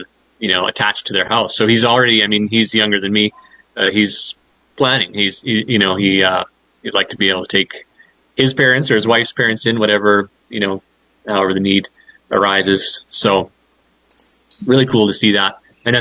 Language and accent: English; Canada; Being Canadian, and I know America's not too terribly far behind in some ways